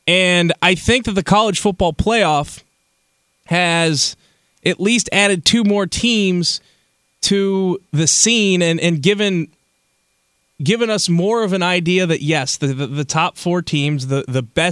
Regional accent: Iowa, United States; Once I said that I was from Iowa but had a brother on the team.

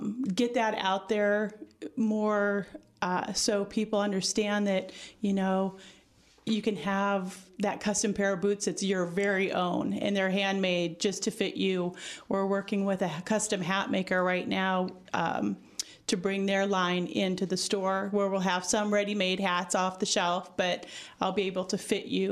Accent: Michigan, United States; Okay. Well, I grew up in Michigan, and I am a third generation retail.

